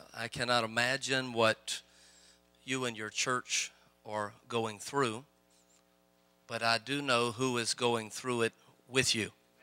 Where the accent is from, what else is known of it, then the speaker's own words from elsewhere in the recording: Louisiana, United States; And I was speaking in my home state.